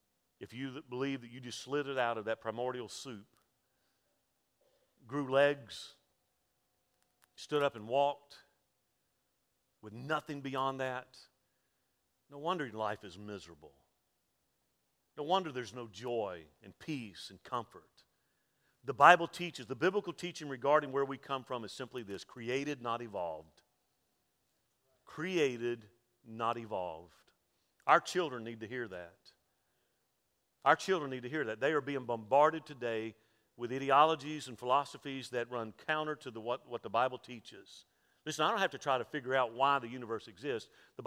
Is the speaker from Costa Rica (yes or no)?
no; Mobile, Alabama, United States; born there; There was a reason I was born in Mobile, Alabama, Roll Tide.